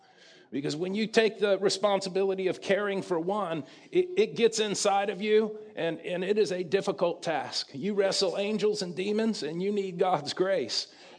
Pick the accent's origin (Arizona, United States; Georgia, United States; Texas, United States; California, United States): Georgia, United States; Kennesaw; I'm from Kennesaw, Georgia.